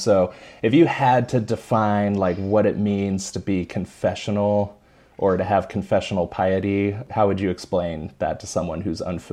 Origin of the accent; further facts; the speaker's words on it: California, United States; now in Oklahoma, United States; Growing up in Orange County, never got a lot of rain, pretty much never got thunderstorms, so I've really been enjoying the weather out here.